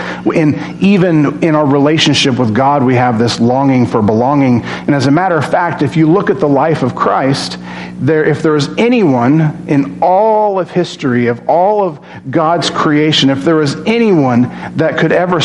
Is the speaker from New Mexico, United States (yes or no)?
yes; Lovington, New Mexico, United States; We're from Lovington. I share that with you in confidence. As long as you don't spread rumors about me and tell everyone that I'm from Lovington, it's okay.